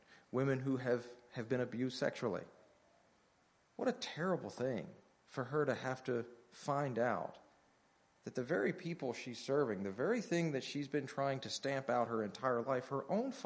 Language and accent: English; Virginia, United States; I'm from Virginia. I can say britches.